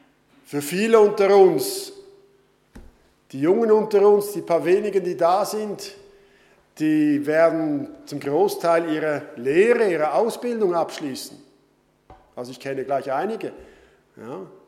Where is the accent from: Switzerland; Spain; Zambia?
Switzerland; dass die Lebensqualität bei uns in der Schweiz wesentlich verschlechtert wird.